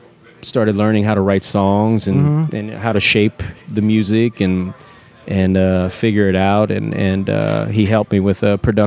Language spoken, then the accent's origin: English; Lafayette, Louisiana, United States; Well, growing up in Lafayette, I mean, we heard all the New Orleans music as well.